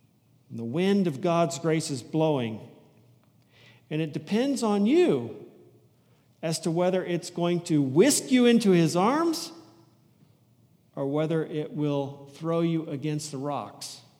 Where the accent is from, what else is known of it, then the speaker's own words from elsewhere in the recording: Leawood, Kansas, United States; So, I mean, should I feel guilty for growing up in Leawood?